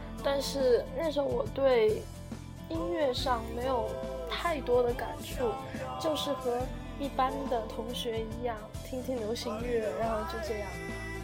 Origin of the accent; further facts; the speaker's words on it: Guizhou, China; 那是我们贵州这边的一个本地乐队